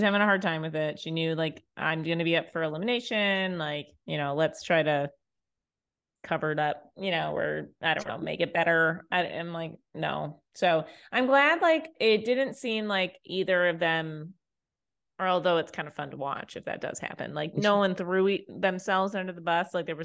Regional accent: Chicago, Illinois, United States; So, but I'm also from Chicago and I'm a little more rough around.

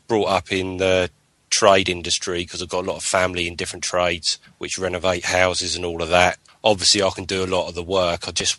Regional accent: Portsmouth, South East England, United Kingdom; I'm on the electrical training course on week 3 and I come from Portsmouth.

